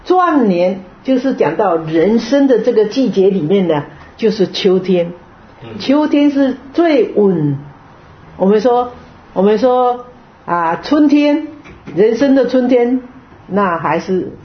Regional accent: Taiwan; 就讲到我们中国人讲台湾人啦，我讲说台湾啦齁

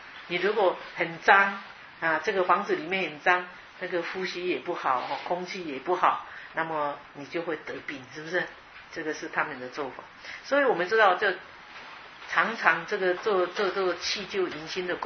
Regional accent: China; now in United States; 我们中国人都有这样，是不是

